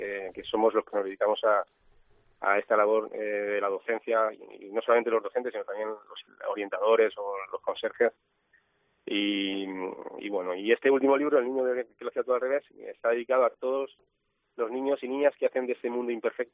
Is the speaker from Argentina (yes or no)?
no; Valencian Community, Spain; now in San Pedro del Pinatar, Spain; yo soy de ASE, Alicante, pero llevo trabajando como profesor de inglés, ya funcionario aquí en la región de Murcia ya muchos años. Ahora estoy en San Pedro del Pinatar